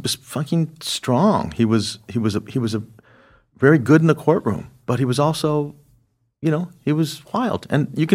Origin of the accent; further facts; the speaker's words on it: Glendale, California, United States; also born or lived in San Gabriel; I'm from L.A. My grandparents, I was born in the South, San Gabriel. And then they moved me to Glendale when I was a boy.